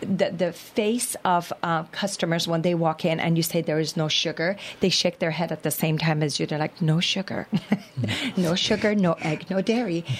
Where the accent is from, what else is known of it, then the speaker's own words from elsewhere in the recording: France; Growing up in France, it's interesting because we went back end of November back to Paris, and I went back to some of the bakeries I used to, as a kid, walk around and eat their baguettes.